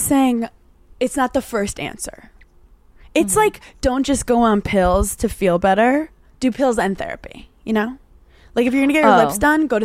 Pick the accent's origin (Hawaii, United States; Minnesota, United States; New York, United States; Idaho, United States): New York, United States; Look, we're from New York.